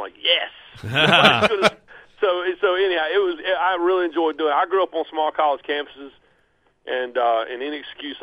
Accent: North Carolina, United States; much like where I grew up in North Carolina

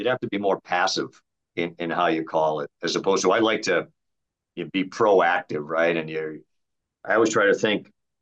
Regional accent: Pawtucket, Rhode Island, United States; Providence is 10 miles south of where I grew up in Pawtucket.

